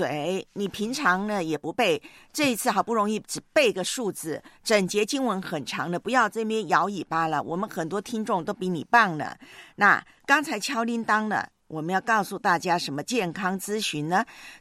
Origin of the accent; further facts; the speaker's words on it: Taiwan; 史上超强之一的台风，那么正吹着台湾我的老家